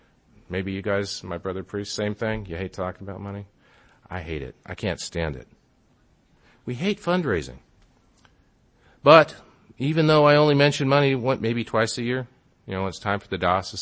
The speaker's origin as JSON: {"language": "English", "region": "Texas", "country": "United States", "said": "I'm from Texas, Friday Night Lights, you know."}